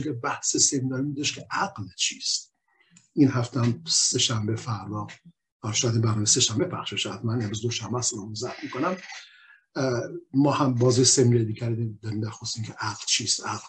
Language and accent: Persian; Iran; منم یه ایرانی هستم